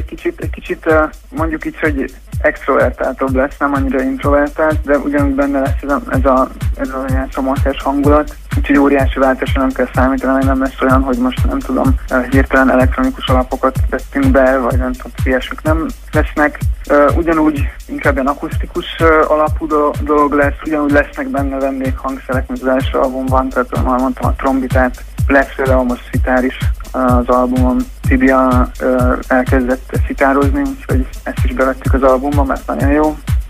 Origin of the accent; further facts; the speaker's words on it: Budapest, Hungary; Budapestiek vagyunk. A fellépések is Budapesten vannak